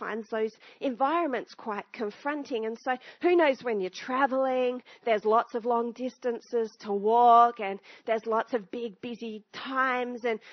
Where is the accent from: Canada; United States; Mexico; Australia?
Australia; I grew up in Australia, as many of you would. And I grew up heavily influenced by British culture.